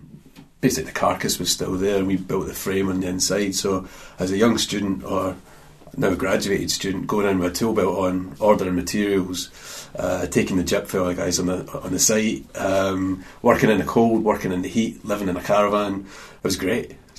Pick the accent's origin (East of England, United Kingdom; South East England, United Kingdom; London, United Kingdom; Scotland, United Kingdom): Scotland, United Kingdom; Grangemouth; But growing up in Grangemouth, miners in my family, we kind of knocked on doors and asked for soup when I was younger